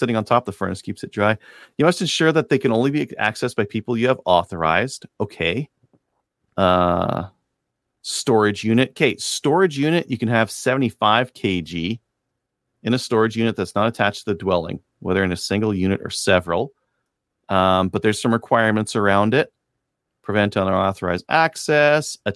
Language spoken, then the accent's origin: English; Canada; because I'm Canadian, you know, heck with us.